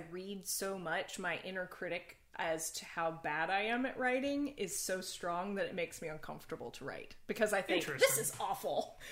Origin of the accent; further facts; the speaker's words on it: California, United States; Sorry, I'm from California originally, and so I have a deep-seated, like...